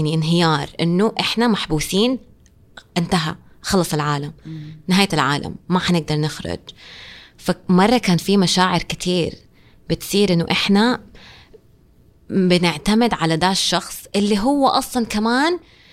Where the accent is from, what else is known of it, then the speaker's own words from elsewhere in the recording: Saudi Arabia; أنه لما أنا كبنت سعودية أطلع وأقول طب عادي